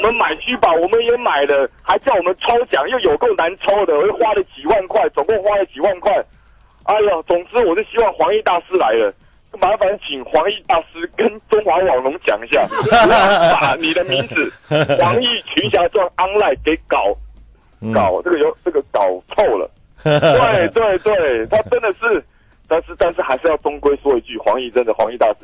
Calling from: Taichung, Taiwan; 我是台中的

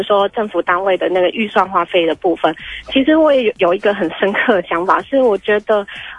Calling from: Tainan, Taiwan; 我打来自台南。

